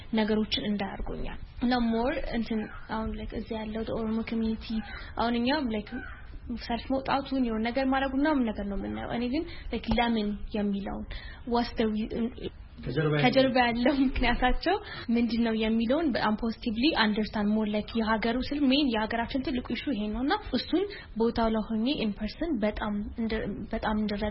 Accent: Addis Ababa, Ethiopia; እኔ አዲስ አበባን ተወልጄ የሚያደኩት

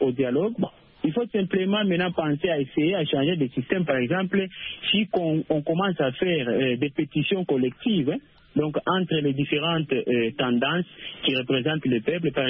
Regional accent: DR Congo; même chez nous, en RDC, il y a beaucoup de dialogues qui se sont passés

